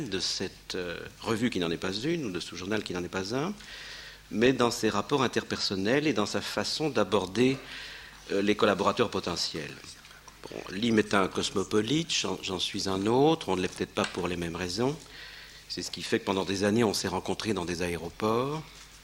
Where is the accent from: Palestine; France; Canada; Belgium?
Belgium; parle plutôt de la Belgique, parle-moi un peu d'où tu es